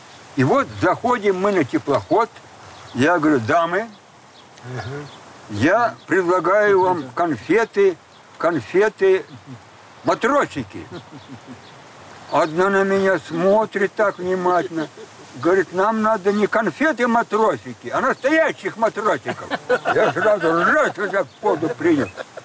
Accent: Shymkent, Kazakhstan; born there; also born or lived in Leningrad; Я родился в Чимкенте, уехал в Ленинград, где закончил с отличием Институт инженеров водного транспорта.

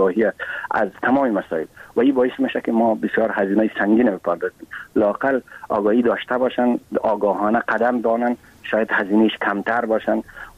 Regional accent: Afghanistan; و به عنوان یک افغان و یک مهاجر افغان

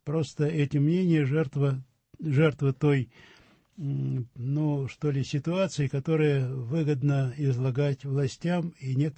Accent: Saint Petersburg, Russia; как коренной ленинградец, как человек, который пережил блокаду нашего города

